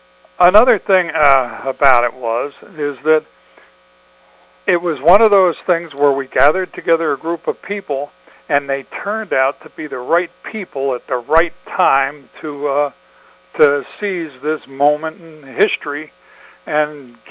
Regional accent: New Jersey, United States; born there; Well, you know, I was born in New Jersey

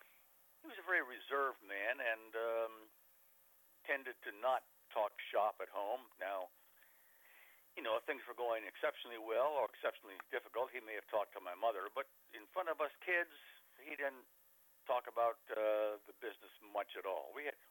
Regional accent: North Hollywood, California, United States; I grew up in a part of the San Fernando Valley called North Hollywood.

